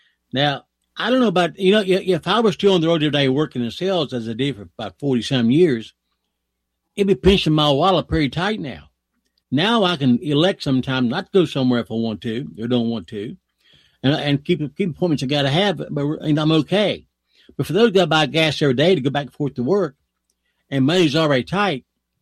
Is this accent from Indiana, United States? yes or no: no; Nettie, West Virginia, United States; Gas in Weston is 84 cents a gallon cheaper than in my hometown here in Nettie.